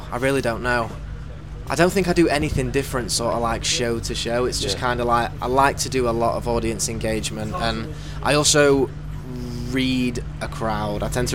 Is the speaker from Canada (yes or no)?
no; Doncaster, Yorkshire and the Humber, United Kingdom; Yeah, I sold out my hometown show at Doncaster Dome.